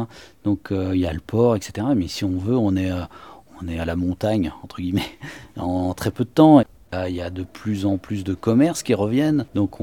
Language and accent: French; Lesneven, Brittany, France; now in Morlaix, France; Je suis de l'Aisnevin, donc un peu plus en allant vers Brest.